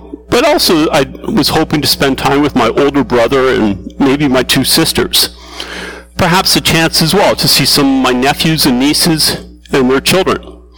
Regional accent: London, Ontario, Canada; moved away; now it's been 40 years since I've called London, Ontario, my hometown, it just doesn't feel like home anymore.

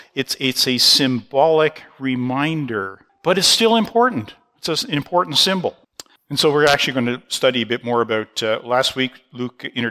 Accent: Canada; I like to make sure there's maple leaves all over my baggage and my jacket and tell everybody I'm a Canadian.

